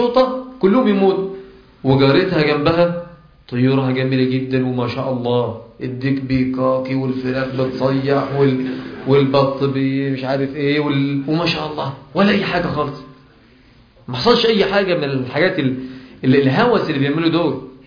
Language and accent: Arabic; Egypt; موجود عندنا هنا في مصر